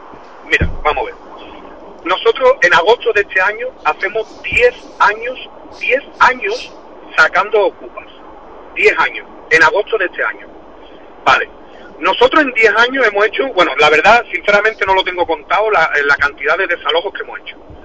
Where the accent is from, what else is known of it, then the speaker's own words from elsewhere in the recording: Cádiz, Andalusia, Spain; now in Turre, Spain; sí, pero soy gaditano